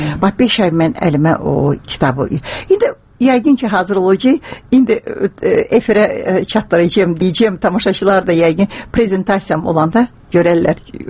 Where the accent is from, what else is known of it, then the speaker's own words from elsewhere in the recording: Baku, Azerbaijan; born there; Mən Bakını çox sevirəm. İnanırsınız, anadan olmuşam Bakıda. Mənim qızım da Bakıda.